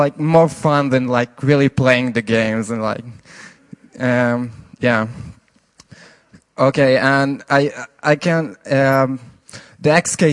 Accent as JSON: {"language": "English", "country": "Israel", "said": "from Israel. Is there anyone else from Israel here?"}